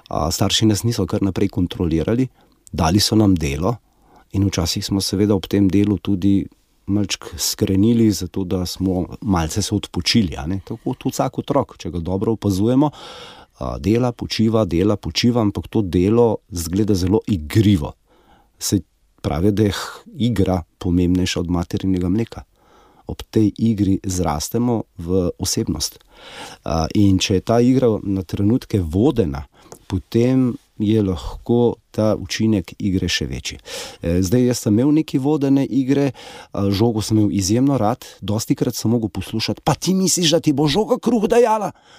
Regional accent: Rimske Toplice, Savinja, Slovenia; now in Ljubljana, Slovenia; prihajam iz Rimskih Toplic v Emono

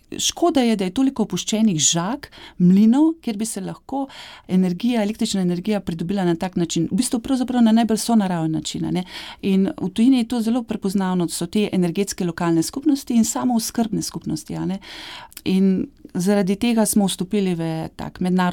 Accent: Škofja Loka, Upper Carniola, Slovenia; Prihajam iz Škofje Loke, torej srednjeveškega mesta, slikovitega mesta

